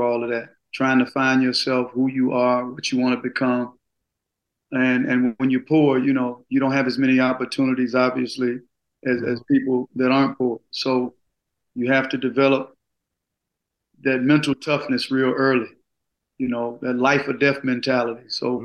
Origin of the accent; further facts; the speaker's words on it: Gulfport, Mississippi, United States; Oh, man, about 4 or 5 blocks from the beach, single parent, poverty